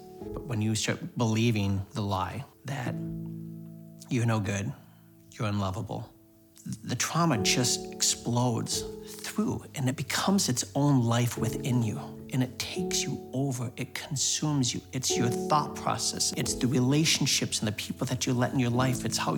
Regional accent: North Branch, Minnesota, United States; I grew up in North Branch. It was a fantastic, sweet little town. What people talk about is small town Minnesota. This was small town Minnesota.

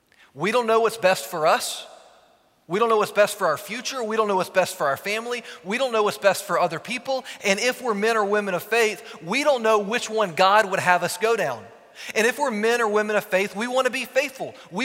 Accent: Richmond, Virginia, United States; I got to show him around my hometown. What I was most excited about doing with him was showing him the James River. Many of you know, the James River runs right through downtown Richmond, Virginia.

